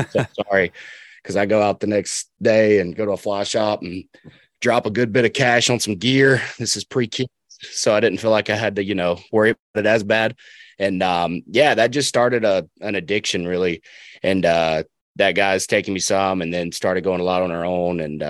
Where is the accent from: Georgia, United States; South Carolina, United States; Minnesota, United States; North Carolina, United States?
South Carolina, United States; We did a lot of lake fishing where we grew up in South Carolina